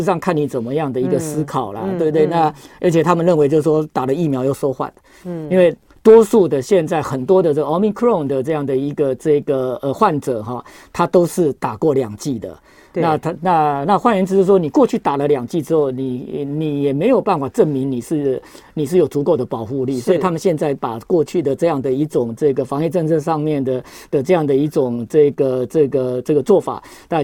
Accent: Taiwan; 这跟我们台湾人不一样，我们台湾人是这个很愿意，

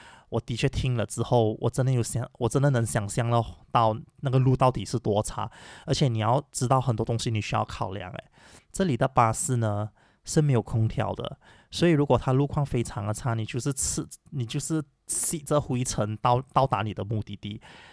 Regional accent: Malaysia; 因为我是马来西亚人，所以我会说马来语

